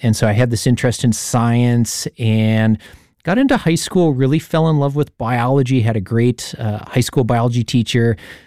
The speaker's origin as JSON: {"language": "English", "region": "Wisconsin", "country": "United States", "tie": "born or raised there", "said": "So growing up, I grew up in Racine County in a rural area, shared a large yard with a farm next door."}